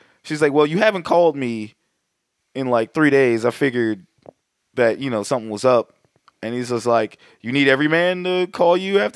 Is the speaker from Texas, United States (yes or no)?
no; Florida, United States; You got to remember, I'm from Florida. We don't read well.